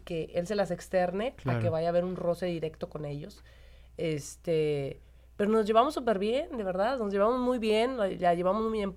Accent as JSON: {"language": "Spanish", "town": "Monterrey", "region": "Nuevo León", "country": "Mexico", "said": "De donde soy yo, fíjate."}